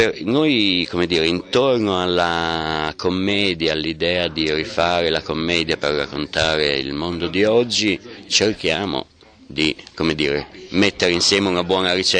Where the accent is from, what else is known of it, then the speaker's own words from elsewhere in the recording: Bologna, Emilia-Romagna, Italy; da bolognese, come tutti i bolognesi